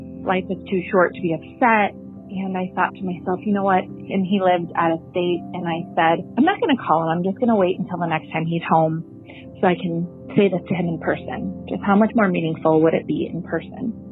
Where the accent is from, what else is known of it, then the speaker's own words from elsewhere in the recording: Illinois, United States; I am from Illinois, just calling to share my story.